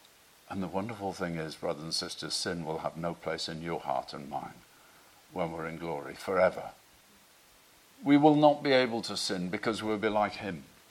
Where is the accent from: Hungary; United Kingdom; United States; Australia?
United Kingdom; Manchester, North West England; As you know, I'm a Mancunian, and so I support United, the only team in the world.